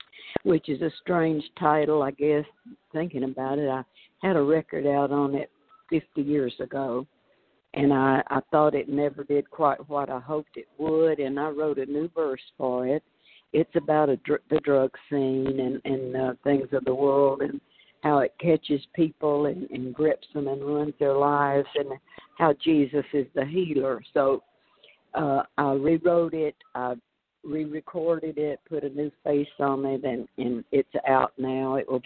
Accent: Shreveport, Louisiana, United States; also born or lived in Nashville; Well, when I came to first from Shreveport, I went to the Jubilee USA, which was

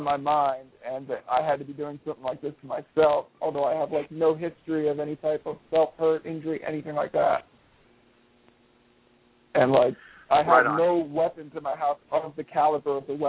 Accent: Florida, United States; I was raised in South Florida. I've seen a lot of that.

